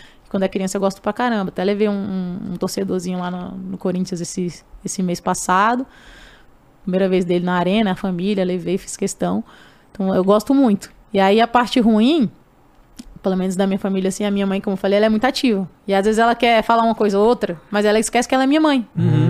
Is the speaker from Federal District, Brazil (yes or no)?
yes; Brasília, Federal District, Brazil; pelo menos na minha cidade lá, eu sou de Brasília, uma cidade grande, né?